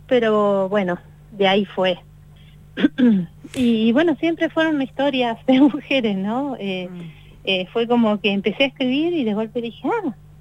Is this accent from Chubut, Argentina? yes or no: yes; Trelew, Chubut, Argentina; Yo soy chubutense, nací en Trelew, y bueno, y en realidad toda mi familia desde hace muchos años vivo en la Patagonia.